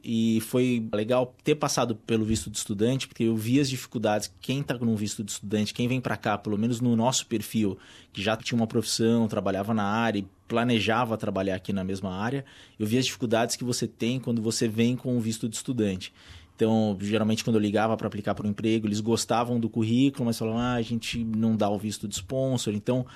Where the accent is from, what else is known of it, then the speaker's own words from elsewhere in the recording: São Paulo, Brazil; now in Australia; A gente é de São Paulo, a gente trabalhava, a gente tinha uma startup no Brasil antes de vir para cá.